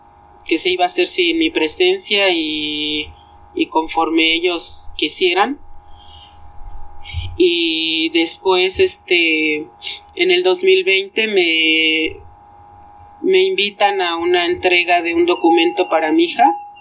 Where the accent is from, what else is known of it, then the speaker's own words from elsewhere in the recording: Mexico City, Mexico; nosotras nacimos aquí en la Ciudad de México y vivimos aquí toda la vida.